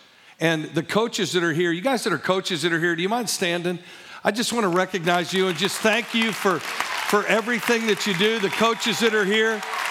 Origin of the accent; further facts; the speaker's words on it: Illinois, United States; I grew up in Southern Illinois in this school district